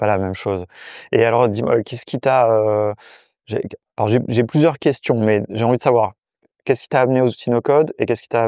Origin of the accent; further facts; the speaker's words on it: France; mais quand même, en tant que Français, ça reste toujours un peu surprenant.